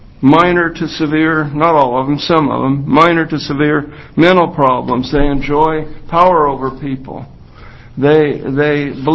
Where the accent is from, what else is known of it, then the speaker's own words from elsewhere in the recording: Silverton, Oregon, United States; Marion County